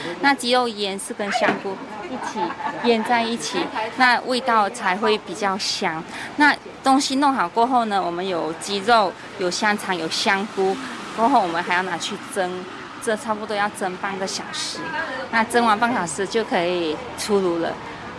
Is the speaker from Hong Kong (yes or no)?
no; Sarawak, Malaysia; also born or lived in Kuala Lumpur; now in Taiwan; 因为其实以前在吉隆坡的时候，我本身来自东马，沙劳越